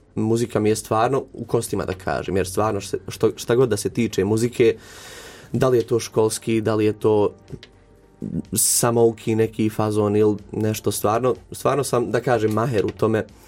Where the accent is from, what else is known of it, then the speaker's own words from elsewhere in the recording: Brčko, Brčko District, Bosnia & Herzegovina; imam 24 godine, dolazim iz Brčkog distrikta